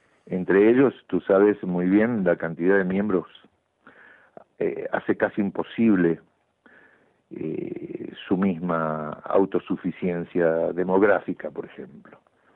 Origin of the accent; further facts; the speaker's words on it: Argentina; born there; yo soy latinoamericano, por supuesto, nací en la Argentina, ¿no?